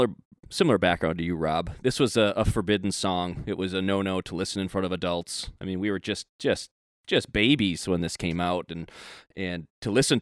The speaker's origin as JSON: {"language": "English", "region": "Wisconsin", "country": "United States", "tie": "born or raised there", "said": "He has a little connection to my hometown. You know, every hometown, small town in Wisconsin has a little festival."}